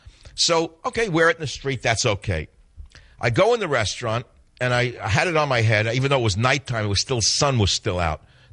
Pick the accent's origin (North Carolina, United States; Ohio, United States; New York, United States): New York, United States; I saw it in 2 seconds because I grew up in New York.